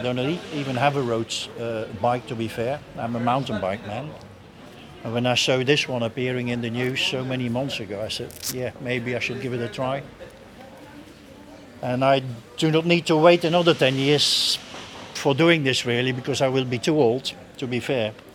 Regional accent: Geraardsbergen, Flanders, Belgium; English is a second language; I'm actually from Gerardsbergen, my hometown and the hometown of the Transcontinental race as such.

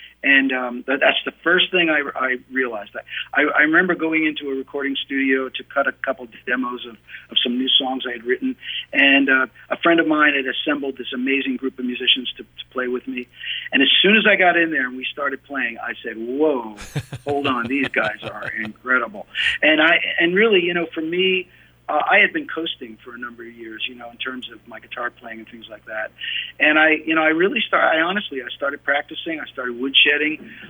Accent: Pennsylvania, United States; also born or lived in New York City; You know, I was born in New York City, and, you know, I lived there until I was four, until we moved to Pennsylvania.

